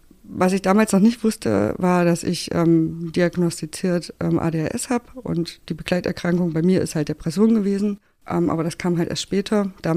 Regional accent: Saxony-Anhalt, Germany; ich bin halt in Sachsen-Anhalt aufgewachsen, auf dem Dorf.

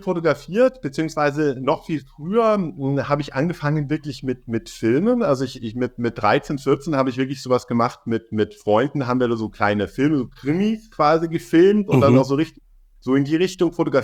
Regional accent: Munich, Bavaria, Germany; Ich bin in München. Ich bin wirklich in München, da wo ich aufgewachsen bin. War jetzt gerade eine Zeit lang in Berlin und jetzt bin ich wieder zurück in München.

